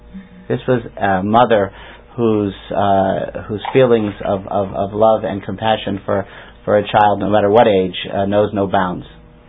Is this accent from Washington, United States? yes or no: no; Silver Spring, Maryland, United States; I'm from Silver Spring. That's where we were visiting at the time.